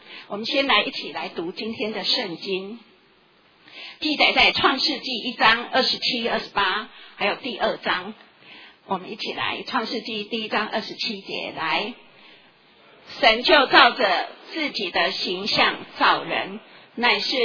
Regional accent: Taiwan; 我们台湾人一向对婚姻非常的重视

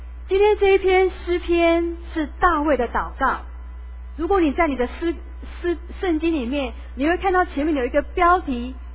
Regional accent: Taiwan; 启发我们台湾人更多的关怀土地

